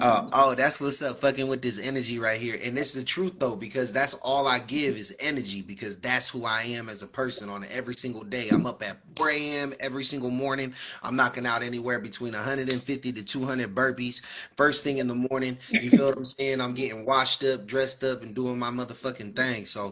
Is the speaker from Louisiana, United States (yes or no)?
no; Santa Cruz, California, United States; I was rocking a show in my hometown in Santa Cruz, California